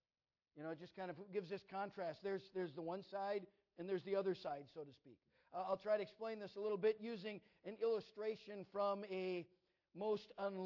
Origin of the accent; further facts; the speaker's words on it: Minnesota, United States; also born or lived in Wisconsin; But anyway, my wife and I grew up in Minnesota, and our family has lived in various places.